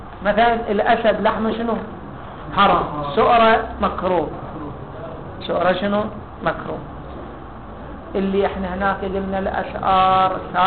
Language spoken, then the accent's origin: Arabic; Iraq; الشيوعية الآن اللي عندنا بالعراق هذول شيوعيون في السياسة